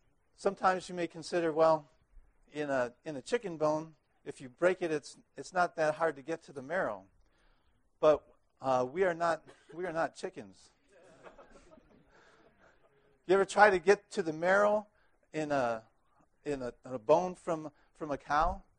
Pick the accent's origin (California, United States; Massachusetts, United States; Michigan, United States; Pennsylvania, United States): Michigan, United States; Ann Arbor; I'm from Ann Arbor, Michigan.